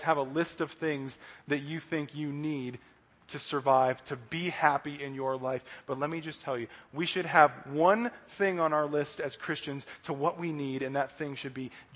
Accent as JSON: {"language": "English", "town": "Denver", "region": "Colorado", "country": "United States", "said": "Now he's going to be playing for the Broncos, which is good because I'm from Denver."}